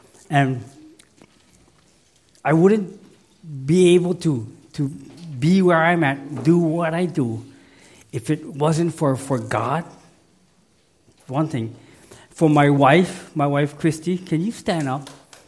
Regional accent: Hawaii, United States; You know, when you go to the conference, where are you from? Oh, Hawaii.

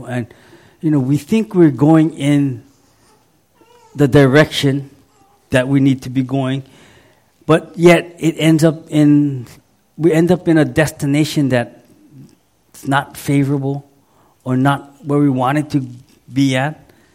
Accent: Hawaii, United States; You know, I'm from Oahu, right? You drive for 2 hours, you're around the island already.

